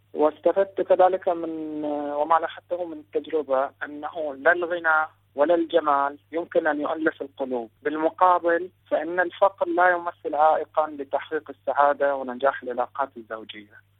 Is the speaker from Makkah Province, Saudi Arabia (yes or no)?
no; Qatif, Eastern Province, Saudi Arabia; من القطيف السعودية، موظف في القطاع الخاص